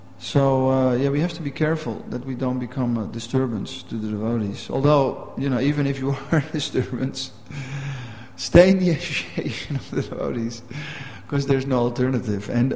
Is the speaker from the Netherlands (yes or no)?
yes; Amsterdam, North Holland, Netherlands; I'm from Amsterdam. We say things as they are.